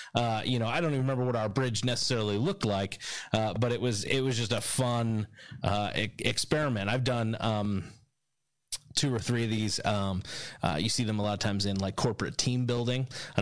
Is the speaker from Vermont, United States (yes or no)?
no; New Jersey, United States; So we're from South Jersey, which is maybe why we say Mario instead of Mario.